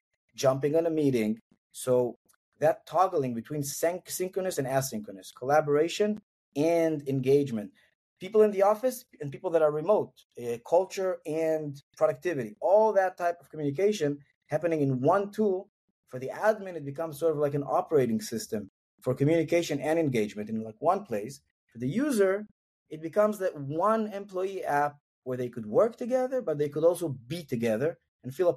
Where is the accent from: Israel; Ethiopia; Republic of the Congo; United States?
Israel; now in Europe; I'm originally like from Israel. I grew up in Israel.